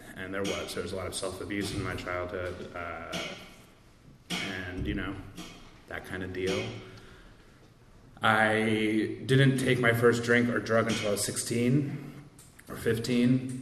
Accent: Long Island, New York, United States; born there; I was born in Long Island. I grew up to two non-alcoholic parents.

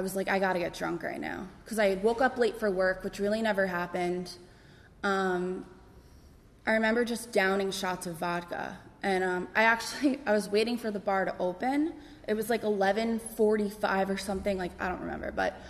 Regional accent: New York, United States; I'm from Long Island, and it's so bad saying it.

